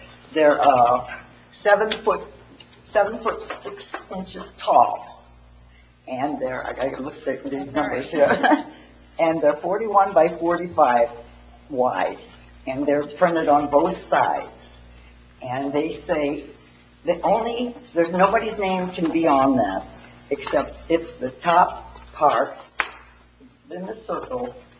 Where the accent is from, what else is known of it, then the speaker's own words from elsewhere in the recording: Temperance, Michigan, United States; We have three in White House, three in Sylvania. I'm from Temperance.